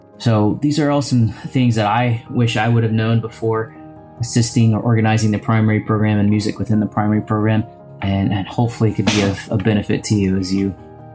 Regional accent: Houston, Texas, United States; I'm from Houston, Texas.

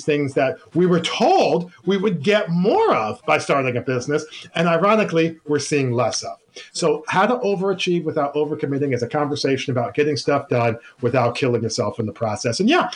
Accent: the North, United States; I'm originally from the North. … I live down south here now

